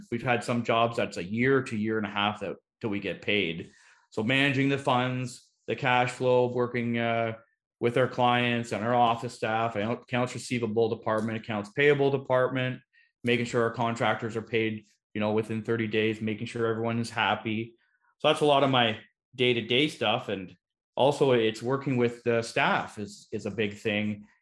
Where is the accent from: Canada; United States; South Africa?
Canada; Peterborough, Ontario; I'm from Ontario originally, just outside of Toronto, a town called Peterborough.